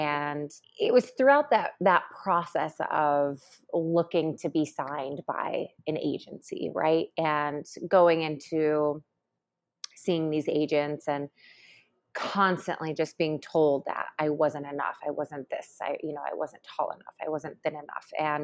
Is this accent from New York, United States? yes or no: yes; Syracuse, New York, United States; You know, it's like coming from a small town. I'm from Syracuse.